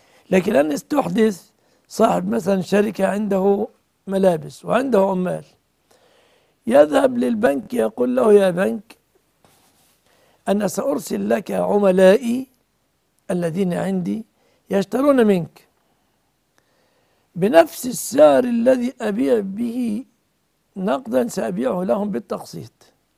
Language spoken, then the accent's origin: Arabic; Egypt